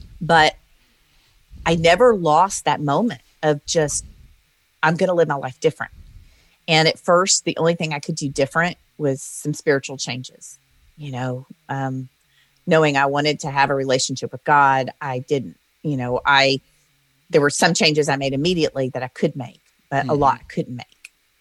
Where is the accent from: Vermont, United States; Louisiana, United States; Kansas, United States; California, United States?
Louisiana, United States; So I grew up in the South in Louisiana in a Christian home.